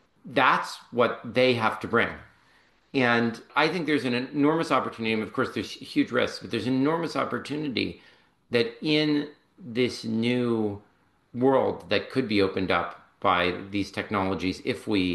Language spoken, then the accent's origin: English; California, United States; I grew up in Silicon Valley, and I grew up in a very relentlessly neo-atheist family that was almost like a hate environment towards religious people.